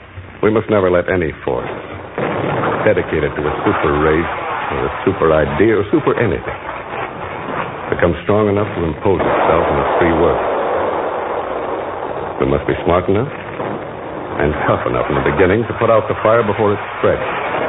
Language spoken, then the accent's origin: English; Chillicothe, Ohio, United States; I'm from Chillicothe.